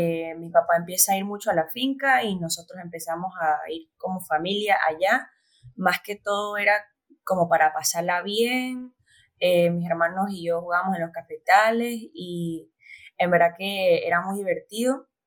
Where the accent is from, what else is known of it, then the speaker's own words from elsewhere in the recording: Panama; soy panameña, tengo 16 años